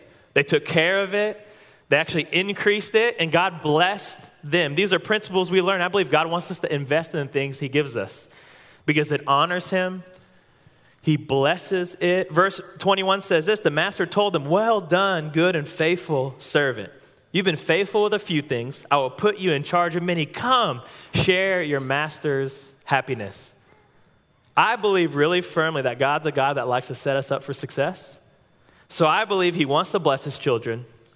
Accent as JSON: {"language": "English", "region": "Oklahoma", "country": "United States", "lives_now": "Conway, United States", "said": "I'm from Oklahoma, and I went to UCA."}